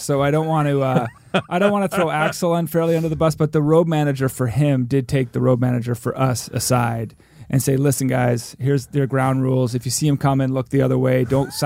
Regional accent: Canada; born there; We committed the cardinal sin of being born north

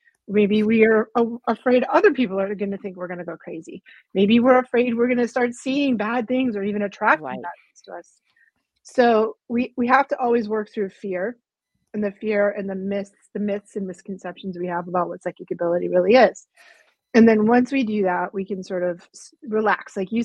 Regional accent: Massachusetts, United States; So I was born in the 60s. I grew up outside Boston in the 60s, 70s, and 80s.

